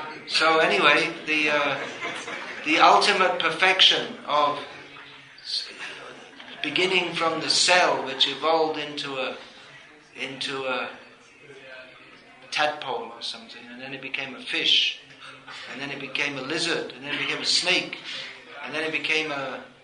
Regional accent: United Kingdom; So I'm from Britain. Britain's the real thing.

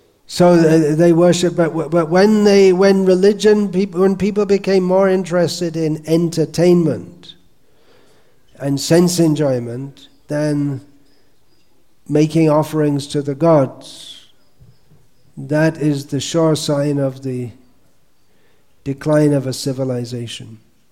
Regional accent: United Kingdom; born there; I mean, I was born in Britain.

